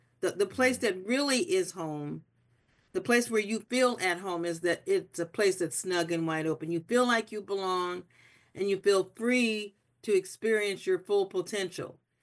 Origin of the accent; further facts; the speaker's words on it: Akron, Ohio, United States; who could talk about my hometown, Akron, my home state, Ohio